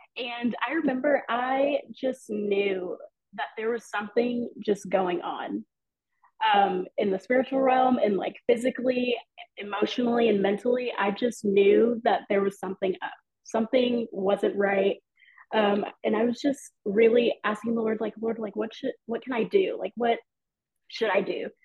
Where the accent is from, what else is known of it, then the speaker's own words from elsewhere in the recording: Dallas, Texas, United States; I am from the North Dallas area, so Texas, the great state of Texas.